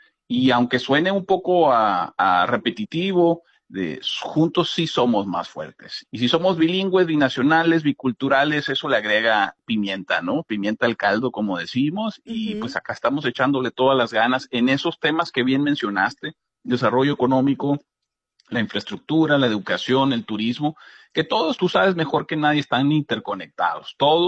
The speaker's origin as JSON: {"language": "Spanish", "town": "Caborca", "region": "Sonora", "country": "Mexico", "moved": "as an adult", "lives_now": "Phoenix, United States", "said": "llegué a la región de Phoenix, a la zona metropolitana de Phoenix, en calidad de estudiante internacional."}